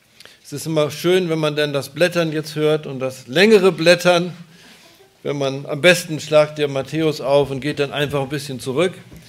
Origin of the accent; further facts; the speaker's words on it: Rotenburg an der Wümme, Lower Saxony, Germany; Wir kommen aus Rothenburg an der Wümme.